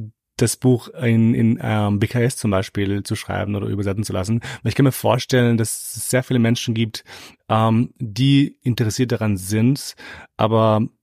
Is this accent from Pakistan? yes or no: no; Kosovo; now in Germany; weil wir sind aus dem Kosovo.